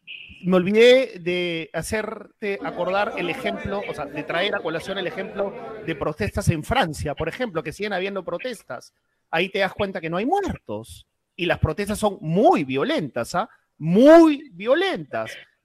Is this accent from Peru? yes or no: yes; Peru; No, pues, no. Todos somos peruanos.